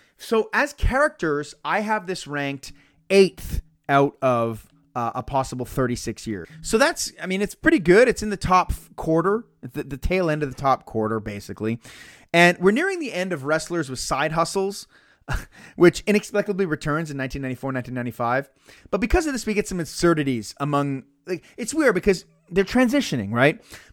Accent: Canada; as Canadian, I have zero context.

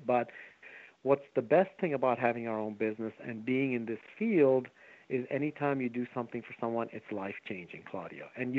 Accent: Bangladesh; now in United States; Okay, I'm originally from Bangladesh, so I'm first generation American. I did come over. My parents were diplomats, so we traveled all over the world.

